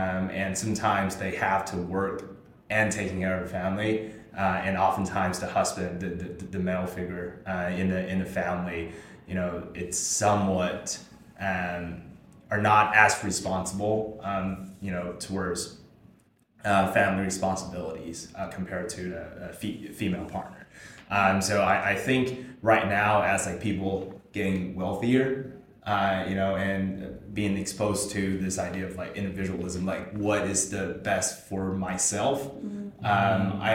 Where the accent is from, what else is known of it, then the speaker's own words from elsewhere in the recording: Beijing, China; since I was born and raised in Beijing, China.